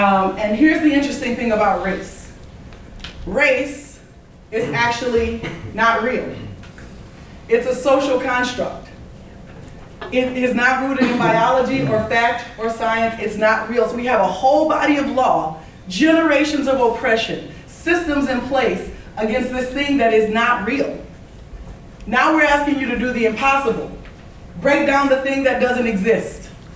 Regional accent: Louisiana, United States; I am from St. Tammany Parish. I'm from just in between Slidell Incorporated and Lacombe Incorporated, a place called Bayou Vincent or Bayou Vincent. My family has been there since the 1770s.

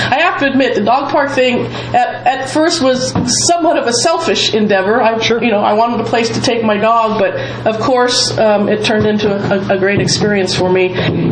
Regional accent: Visalia, California, United States; I was born in Visalia in 1962. There, I just gave away my age.

